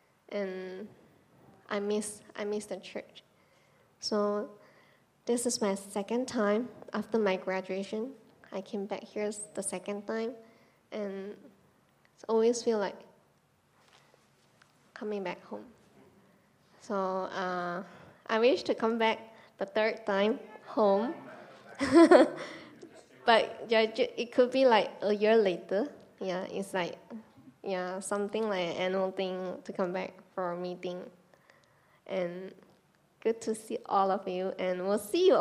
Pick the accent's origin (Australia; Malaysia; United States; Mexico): Malaysia; moved away as an adult; because I'm a Malaysian too, so I came here 2 years ago